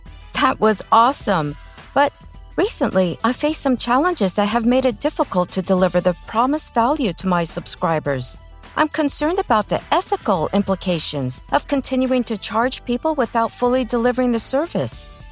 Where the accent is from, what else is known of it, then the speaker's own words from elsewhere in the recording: Baltimore, Maryland, United States; from Baltimore, Maryland.